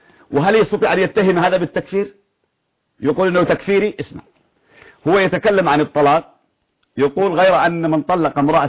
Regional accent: Yemen; عندنا في اليمن جامعات ومدارس ومؤسسات

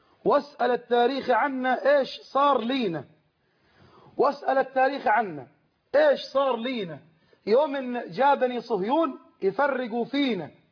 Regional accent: Sinai, Egypt; نحن تحت أبناء سيناء قبائل سيناء

